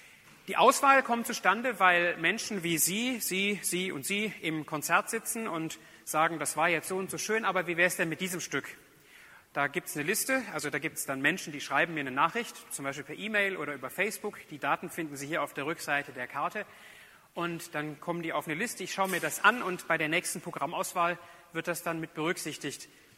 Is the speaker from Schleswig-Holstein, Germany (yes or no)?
no; Öhringen, Baden-Württemberg, Germany; dass es in Öhringen in meiner Heimatgemeinde zu hören sein wird